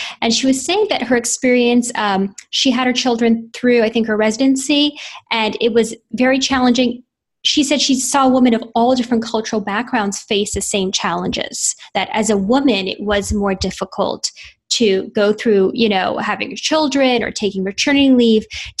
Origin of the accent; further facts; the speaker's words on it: Canada; now in United States; I'm from Canada, where the laws are very different.